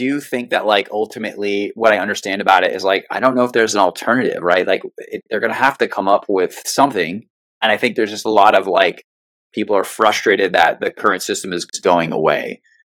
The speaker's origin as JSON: {"language": "English", "town": "New York City", "region": "New York", "country": "United States", "tie": "born or raised there", "said": "So I'm from New York City. I grew up in Manhattan, and I went to an art high school."}